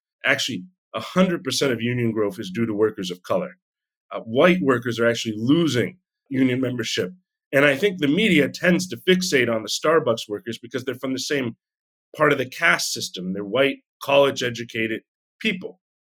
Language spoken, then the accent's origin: English; Pittsburgh, Pennsylvania, United States; I grew up in a very big union culture. I grew up in Pittsburgh in a UE family